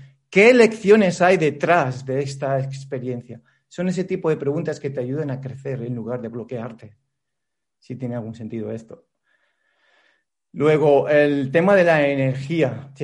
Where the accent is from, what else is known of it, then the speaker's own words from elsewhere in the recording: Spain; mi mujer es colombiana, yo me crié en España.